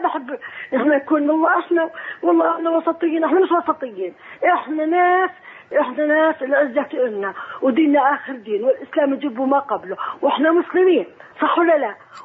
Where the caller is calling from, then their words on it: Jordan; أنا بحكي من الأردن، … من الأردن.